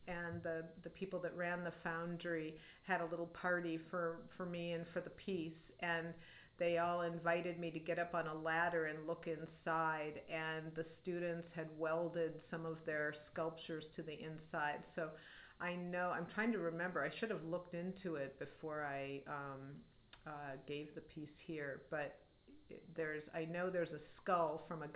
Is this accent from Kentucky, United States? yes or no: no; Cleveland, Ohio, United States; now in Columbus, United States; I'm from Cleveland, Ohio, and I reside in Columbus, Ohio.